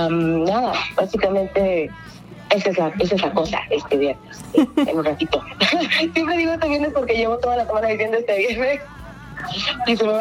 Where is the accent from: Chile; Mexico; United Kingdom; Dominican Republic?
Mexico; Cuernavaca, Morelos; now in Bacalar, Mexico; Yo soy de Cuernavaca, yo soy guayaba de nacimiento, de corazón, en los huesos también, pero me fui a vivir a la zona del Caribe y ahora, bueno, radico en Bacalá